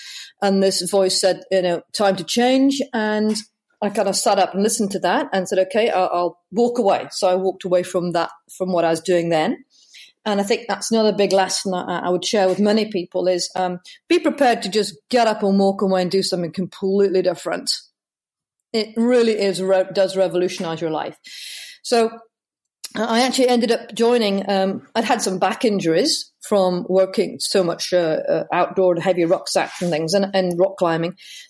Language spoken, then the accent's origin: English; North West England, United Kingdom; born there; I was born in Cumbria, and my parents were both mountaineers.